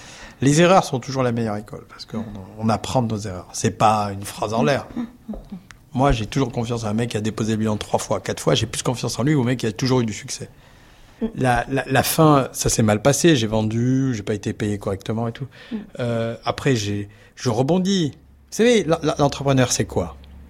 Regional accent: Montagne, Nouvelle-Aquitaine, France; accent: south-western French; J'ai l'accent du sud-ouest, faut pas oublier que je viens de Montagne. Je parle comme ça.

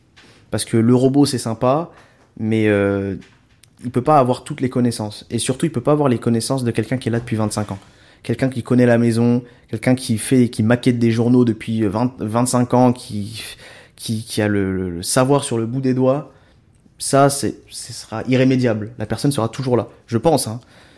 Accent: Paris, Île-de-France, France; now in Dijon, France; mais moi je suis né à Paris. Donc je suis un vrai Parisien

